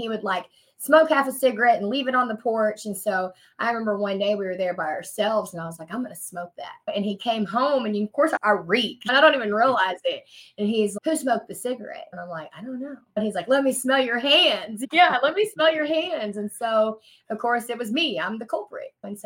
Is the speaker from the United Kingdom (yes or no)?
no; Arkansas, United States; I am from Arkansas. I am from a small town here in Arkansas. I wasn't always from here though.